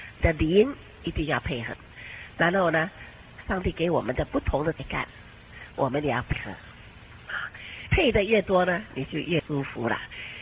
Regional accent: China; 比如说我们中国今天吃稀饭，你们喜不喜欢啊？我们中国人吃的东西啊

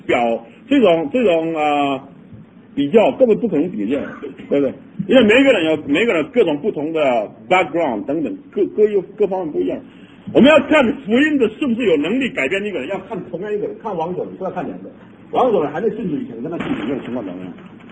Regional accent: Taiwan; 我从小在台湾，常常听见人家讲一句台湾话

